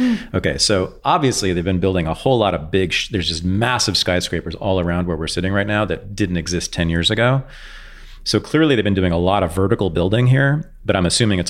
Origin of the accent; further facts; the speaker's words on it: Berkeley, California, United States; Right. So I grew up in Berkeley in the 60s, 70s, and 80s.